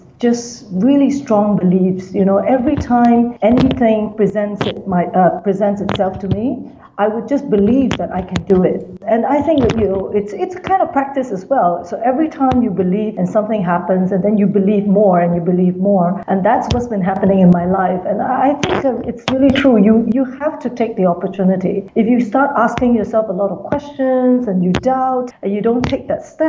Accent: Singapore; I'm a Singaporean Chinese.

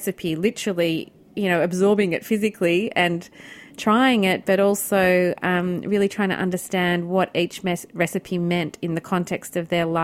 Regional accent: Australia; as an Australian

